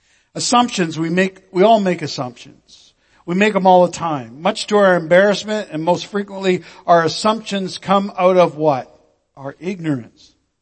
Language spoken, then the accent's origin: English; Canada; And it's not because of my age or that I'm a white male or that I'm Canadian. It's because I'm a Baptist minister.